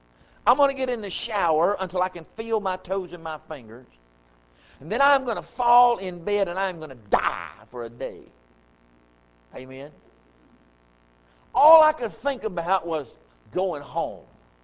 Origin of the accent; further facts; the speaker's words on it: the South, United States; I was raised in the South. We were what's commonly referred to as po-white trash.